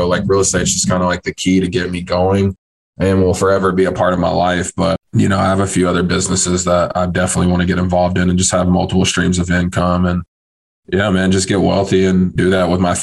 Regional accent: Tennessee, United States; Just growing up in Tennessee, it was something that always as a kid made sense.

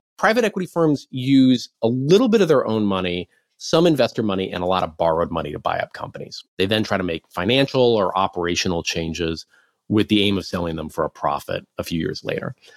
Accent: Midwest, United States; So Shopko, as you alluded to, was a fairly beloved regional retailer where I grew up in the Midwest.

